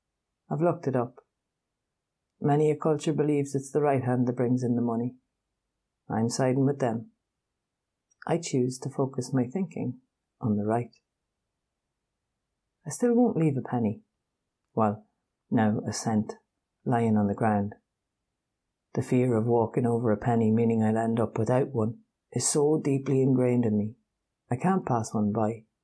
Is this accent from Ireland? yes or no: yes; Ireland; a village a bit out the road from my hometown in Ireland